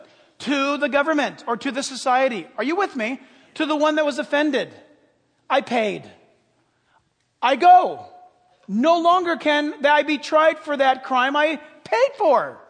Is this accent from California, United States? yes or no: yes; California, United States; born or raised there